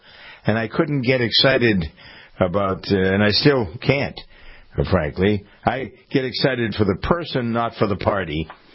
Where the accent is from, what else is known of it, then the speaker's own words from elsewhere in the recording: Framingham, Massachusetts, United States; Adam Schiff was raised in my hometown of Framingham, Massachusetts.